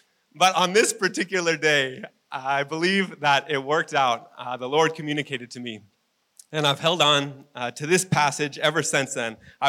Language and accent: English; United States; I grew up in America, so we say Elijah and Elisha.